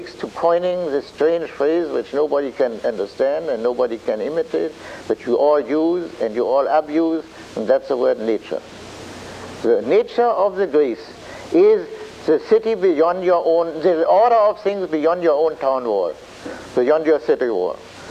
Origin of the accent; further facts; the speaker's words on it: United States; You are an immigrant from Germany, I am, and I am an American.